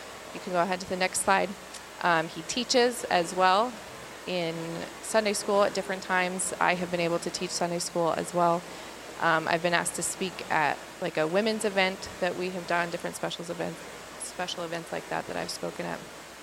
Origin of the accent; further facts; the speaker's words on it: New Jersey, United States; me especially, because I am from New Jersey, okay? And everything is very fast-paced, right?